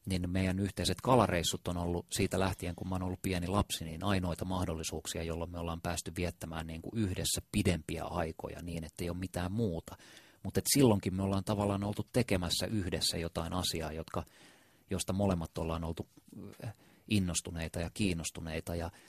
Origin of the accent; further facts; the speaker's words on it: Helsinki, Uusimaa, Finland; Kumpulassa, josta mä oon kotoisin